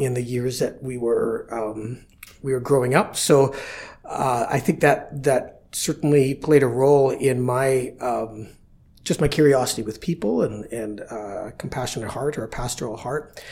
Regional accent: Invermere, British Columbia, Canada; I often talk that I'm from Invermere. So I grew up in a small town, British Columbia, in the Columbia Valley Trench, and grew up with a bunch of siblings.

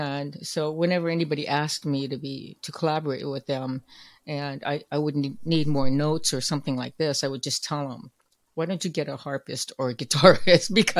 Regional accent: Oakland, California, United States; I'm growing up in Oakland, California. I'm exposed to, you know, actually mostly rhythm and blues and soul

